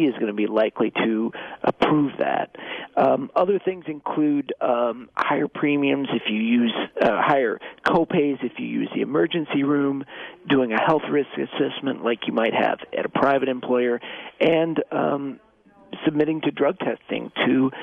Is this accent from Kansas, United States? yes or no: yes; Kansas, United States; you've seen some states like Kansas, my home state, passed an expansion of the Medicaid program